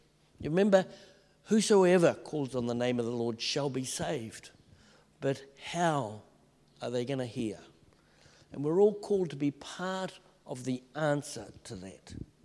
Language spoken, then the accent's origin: English; Mozambique; now in New Zealand; We didn't have TV where we grew up in Mozambique.